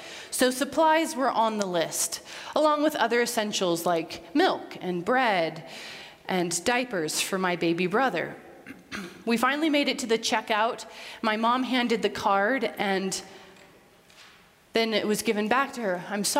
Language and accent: English; Casper, Wyoming, United States; also born or lived in Los Angeles; we lived in Los Angeles, and this is only a small detail to say that it was like living on Mars. I was coming from Casper, Wyoming, which is a little bit smaller than Los Angeles.